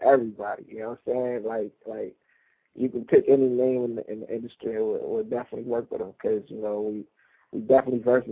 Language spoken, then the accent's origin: English; New Jersey, United States; Yeah, so, because I'm from Essex County, you know, they're a couple cities over in Essex County